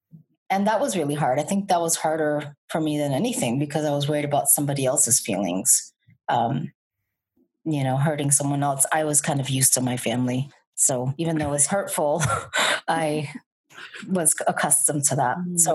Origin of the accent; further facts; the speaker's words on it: Connecticut, United States; also born or lived in Bronx, New York; we moved from the Bronx when I was little. And I have to say, I wasn't always confident. I had partial confidence because when growing up in Connecticut and traveling to New York pretty much every weekend, every summer, I struggled with my own identity